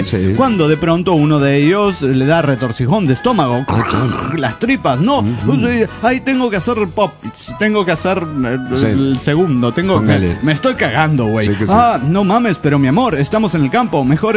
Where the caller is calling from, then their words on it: Cuernavaca, Morelos, Mexico; de Cuernavaca, Morelos, México.